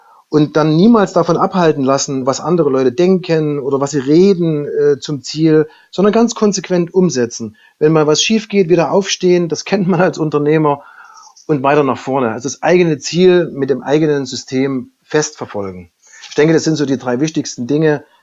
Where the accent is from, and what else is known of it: Saxony, Germany